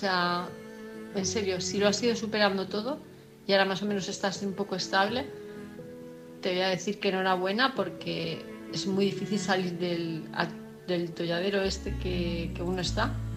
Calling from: Palma, Balearic Islands, Spain; de Palma de Mallorca

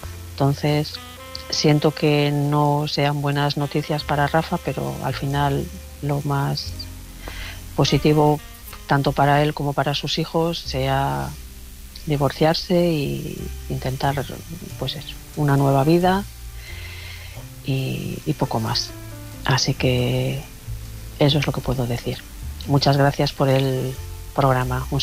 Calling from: León, Castile and León, Spain

